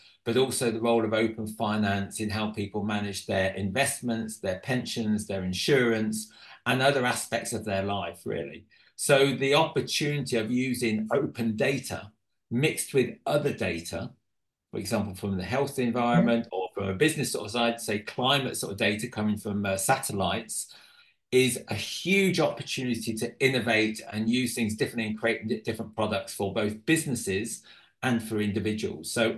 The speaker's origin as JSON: {"language": "English", "town": "Reading", "region": "South East England", "country": "United Kingdom", "tie": "born or raised there", "said": "I was born there, so you always stay loyal to where you are from."}